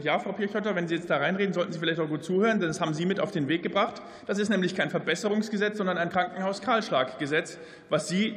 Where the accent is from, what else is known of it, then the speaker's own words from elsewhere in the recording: Lower Saxony, Germany; Ich mache das mal beispielhaft deutlich an meiner Heimat, der ostfriesischen Halbinsel.